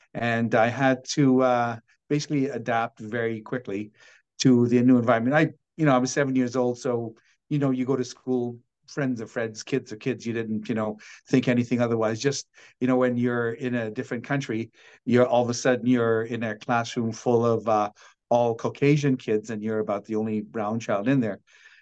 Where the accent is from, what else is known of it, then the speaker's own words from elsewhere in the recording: Guyana; born there; When it started way back when I was back in Guyana, when I was born in British Guyana.